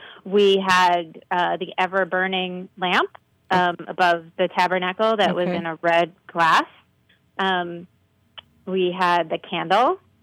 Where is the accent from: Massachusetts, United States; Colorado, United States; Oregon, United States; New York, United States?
New York, United States; No, I grew up in New York.